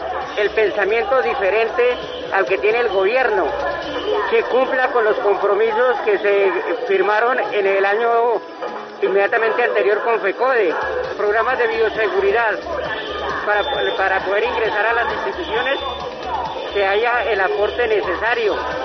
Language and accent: Spanish; Guayatá, Boyacá, Colombia; Vengo del municipio de Guayatá, Boyacá.